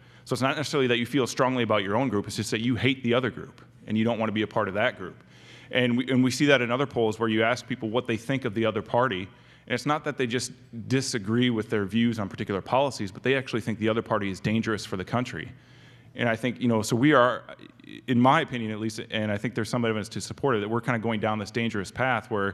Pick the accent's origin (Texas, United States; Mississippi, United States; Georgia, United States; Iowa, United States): Iowa, United States; and I grew up in Iowa